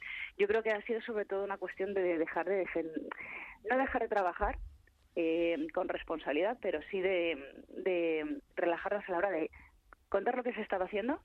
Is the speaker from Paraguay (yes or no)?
no; Spain